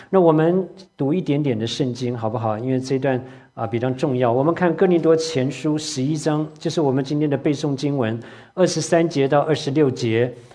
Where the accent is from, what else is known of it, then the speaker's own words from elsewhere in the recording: Taiwan; accent: Taiwanese Mandarin; 这个我这个台湾国语叫波饼聚会哈